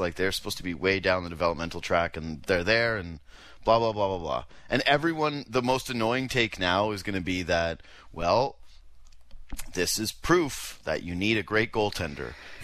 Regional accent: Canada; I guess as a Canadian, I don't care about the American matchups, right?

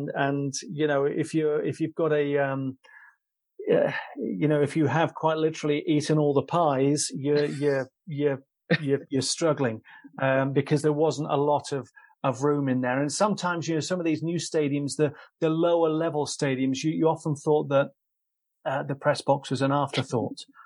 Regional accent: England, United Kingdom; accent: English; I'm this English dialect in a Slovak stadium.

